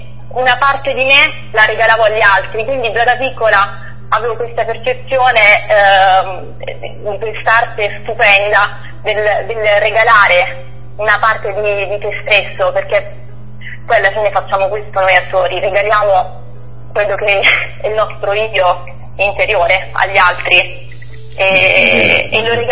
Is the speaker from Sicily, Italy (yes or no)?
no; San Michele Salentino, Apulia, Italy; Io sono pugliese, vengo da un paesino molto piccolo della provincia di Brindisi.